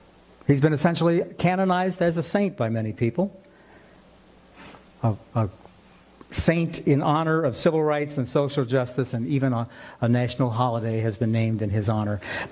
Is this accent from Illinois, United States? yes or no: no; Hamilton, Ohio, United States; In my case, can anything come out of, any good come out of my hometown of Hamilton, Ohio?